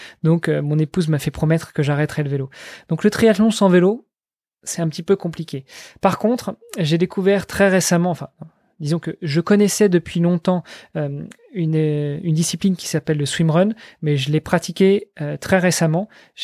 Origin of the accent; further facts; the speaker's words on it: France; je suis français et je me suis dit que j'aimerais bien découvrir le paysage français.